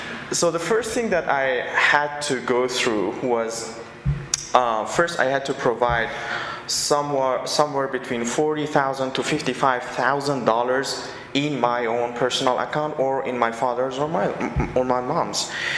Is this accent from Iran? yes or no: yes; Iran; now in United States; I'm from Iran